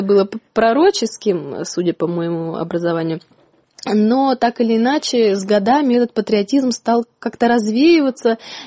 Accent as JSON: {"language": "Russian", "town": "Novosibirsk", "region": "Novosibirsk Oblast", "country": "Russia", "tie": "born or raised there", "said": "Родилась я в Заельцовском районе, в лесу, что называется, в поселке, который включался в черту города. Но вскоре, к семилетию, к первому классу, я переехала в центр."}